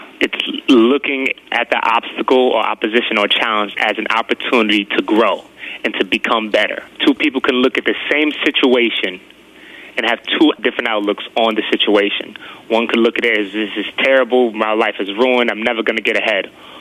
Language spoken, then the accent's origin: English; Brooklyn, New York, United States; born there; I was born in Brooklyn, New York. By the age of one, I was placed in the foster care system because my mom was negligent.